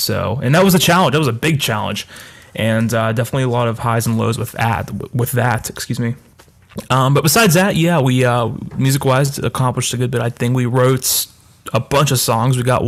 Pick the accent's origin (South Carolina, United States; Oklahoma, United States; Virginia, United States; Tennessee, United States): Virginia, United States; I'm from Virginia.